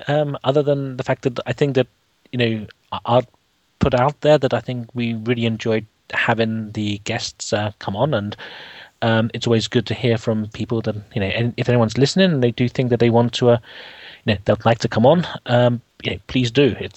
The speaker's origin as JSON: {"language": "English", "region": "London", "country": "United Kingdom", "said": "from London."}